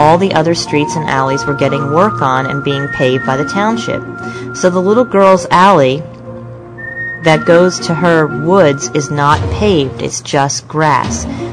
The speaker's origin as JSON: {"language": "English", "town": "Madison", "region": "New Jersey", "country": "United States", "tie": "born or raised there", "also_born_or_lived": "Chatham", "said": "that was a story I grew up hearing, you know, because I grew up in Madison and Chatham."}